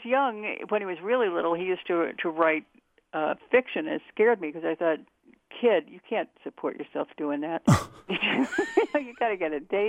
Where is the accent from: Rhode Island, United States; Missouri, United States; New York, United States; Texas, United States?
Rhode Island, United States; I'm old. I come from Rhode Island.